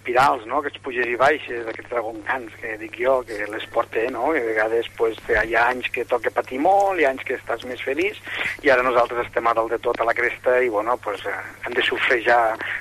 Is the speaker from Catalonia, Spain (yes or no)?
yes; Lleida, Catalonia, Spain; soc lleidatà i això, en sigui molt orgullós